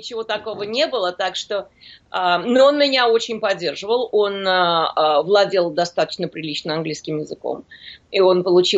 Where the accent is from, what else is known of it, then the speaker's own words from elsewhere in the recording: Moscow, Russia; moved away as an adult; now in Los Angeles, United States; Я приехала из Москвы.